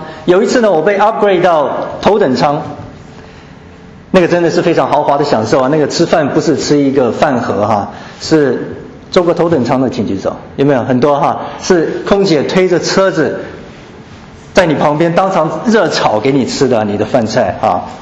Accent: Tainan, Taiwan; now in United States; 我是来自台湾台南的一个很平凡的外省家庭，在那个年代，我们这样子一个外省家庭，不是地主，没有产业，没有祖产，父母带着很小的孩子49年到了台湾，

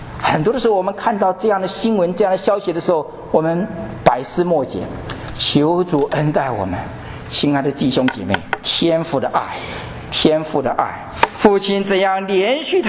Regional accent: Taiwan; 曾经在台湾，因为我从台湾来，所以这个例子是用台湾的例子

